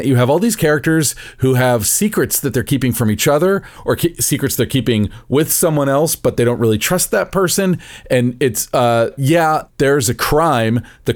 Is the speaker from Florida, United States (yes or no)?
yes; Florida, United States; I'm from Florida. Cold cuts right through me.